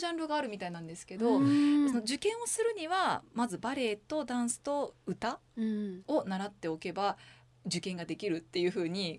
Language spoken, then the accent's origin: Japanese; Iga, Mie, Japan; also born or lived in Nabari; まあ名張りなんですけど、まあ、育ちっていうか、幼少期に結構ずっと頻繁にいてたのが伊賀市なんですね、うん、上の伊賀上野で